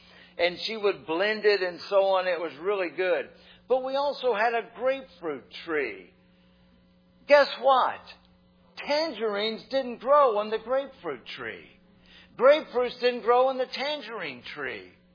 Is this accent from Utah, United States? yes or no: no; St. Petersburg, Florida, United States; Growing up in St. Petersburg, Florida, we had the blessing of having citrus trees in our yard.